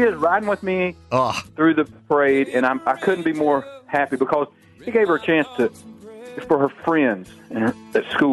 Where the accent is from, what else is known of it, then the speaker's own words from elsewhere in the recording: Kings Mountain, North Carolina, United States; I was born in Kings Mountain, North Carolina. Of course, I grew up in all the counties in the area.